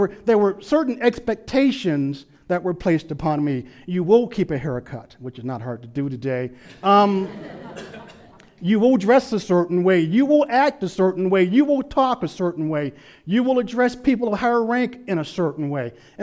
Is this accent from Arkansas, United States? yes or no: yes; Little Rock, Arkansas, United States; You know, I grew up in Little Rock, Arkansas. And I was a typical teenager.